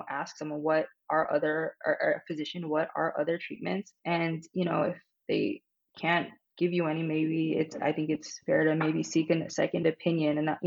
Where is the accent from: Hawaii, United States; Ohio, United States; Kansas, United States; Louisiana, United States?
Hawaii, United States; Kaneohe; So I am born and raised in Kaneohe, Hawaii.